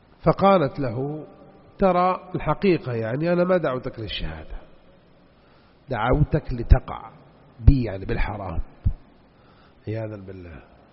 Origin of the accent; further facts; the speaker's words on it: Jeddah, Makkah Province, Saudi Arabia; عندنا بجدة قاعد معه 30 سنة